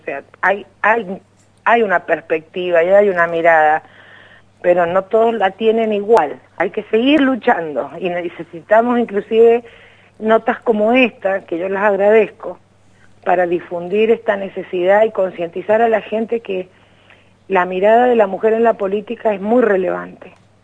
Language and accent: Spanish; Luján, Buenos Aires Province, Argentina; yo soy de Luján.